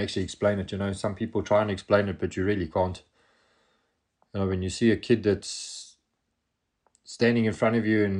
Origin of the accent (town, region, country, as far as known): South Africa